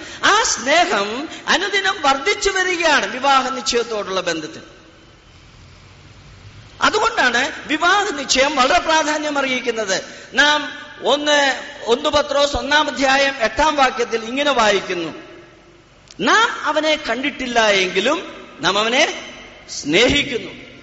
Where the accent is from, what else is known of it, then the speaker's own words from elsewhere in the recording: Mumbai, Maharashtra, India; ഞാൻ അറിയാം, ഞാൻ ബോംബെ പട്ടണത്തിൽ നിന്നാണ് വരുന്നത്.